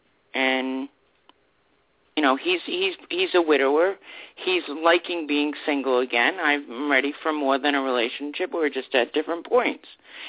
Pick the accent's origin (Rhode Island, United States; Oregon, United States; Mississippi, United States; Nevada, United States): Rhode Island, United States; Pawtucket; also born or lived in Newport; I originally grew up on the South Attleboro line, in Mass, you know, the Rhode Island Mass line in Pawtucket. But my last, I lived right near Newport when I moved before I moved here.